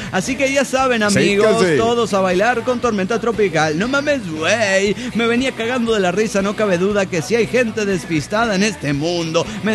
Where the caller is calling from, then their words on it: Olavarría, Buenos Aires Province, Argentina; En Argentina, ¿cómo están? Es la primera vez que les escribo, pero los escucho hace bastante tiempo.